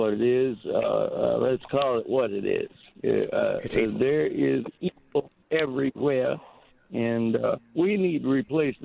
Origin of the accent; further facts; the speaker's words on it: Miami, Florida, United States; also born or lived in California; I'm in my 70s and born in California. I grew up in Miami, and I came here from Padre Island 35 years ago.